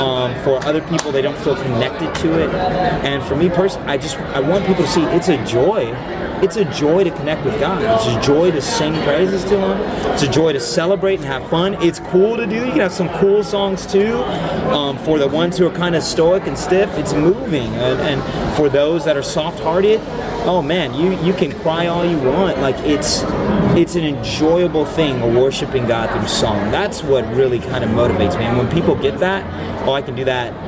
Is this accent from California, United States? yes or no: yes; San Diego, California, United States; So I'm 29 years old, and I'm a San Diegan. I was born and raised in San Diego all my life, lived in the same house all my life, graduated from San Diego State University.